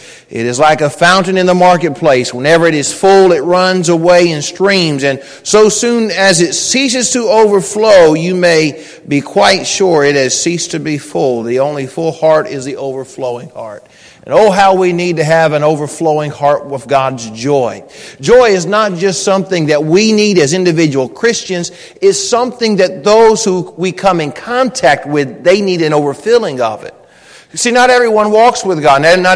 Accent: the South, United States; because I'm from the South

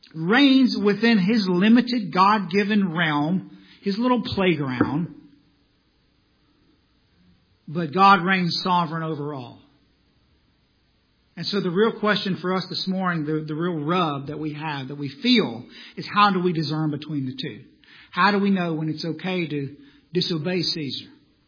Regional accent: the South, United States; I'm from the South. We don't have tolls down there.

